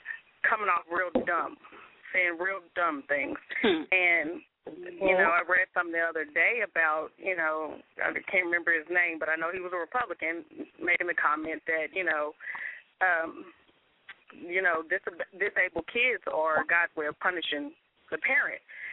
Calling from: Kentucky, United States; calling from Kentucky.

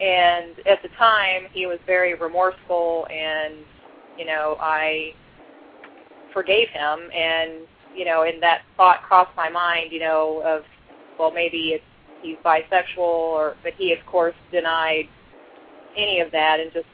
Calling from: Florida, United States; I'm calling from Florida.

